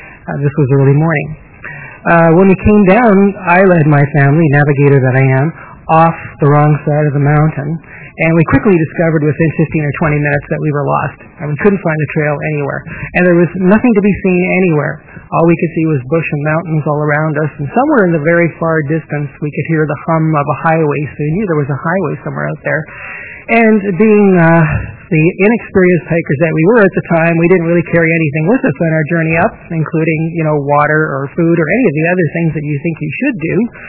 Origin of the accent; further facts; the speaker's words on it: Winnipeg, Manitoba, Canada